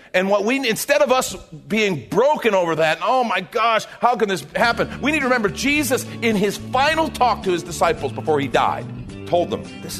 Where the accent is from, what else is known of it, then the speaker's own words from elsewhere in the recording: United States; And as an American, that's a very cool idea.